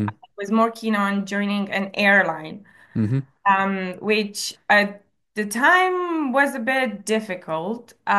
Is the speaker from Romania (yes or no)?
yes; Romania; English is a second language; moved away as an adult; now in London, United Kingdom; I'm from Romania. I was raised and I was born and raised in Romania. I moved to London when I was 19 to become a pilot.